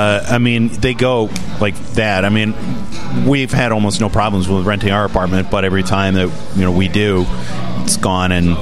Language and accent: English; Chicago, Illinois, United States; I grew up in Lincoln Park in the 70s and the 80s